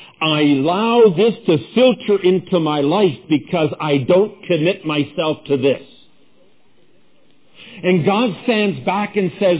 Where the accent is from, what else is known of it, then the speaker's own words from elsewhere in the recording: Canada; See, being a Canadian, I put this together on Canadian grounds.